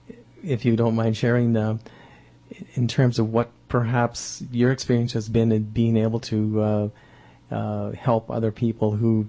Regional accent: Ontario, Canada; But when I was a kid growing up in Northern Ontario

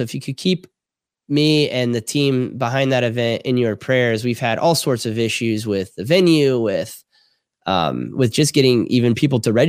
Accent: Florida, United States; I'm from Palm Beach County. I used to do real estate.

